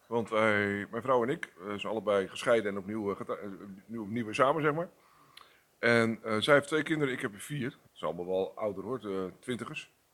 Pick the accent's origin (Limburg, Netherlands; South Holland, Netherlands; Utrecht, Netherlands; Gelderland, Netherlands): South Holland, Netherlands; Rotterdam; born there; moved away as an adult; also born or lived in Groningen / Friesland; In Rotterdam.